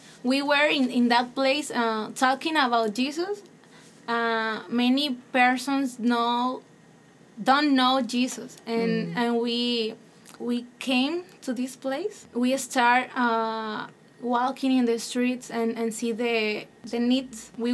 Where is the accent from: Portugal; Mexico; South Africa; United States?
Mexico; Nuevo Laredo, Tamaulipas; I am from Mexico, Nuevo Laredo, Tamaulipas.